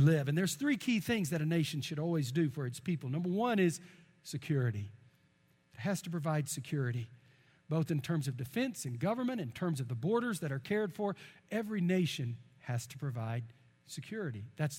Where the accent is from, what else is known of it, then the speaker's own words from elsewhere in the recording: Wales, United Kingdom; And within the Celtic people, the Scots, the Irish, and the Welsh, I'm a Welshman.